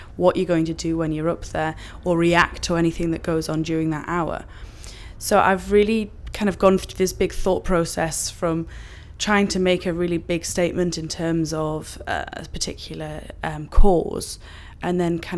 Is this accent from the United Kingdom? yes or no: yes; North East England, United Kingdom; I'm 29 years old and I'm from Northumberland.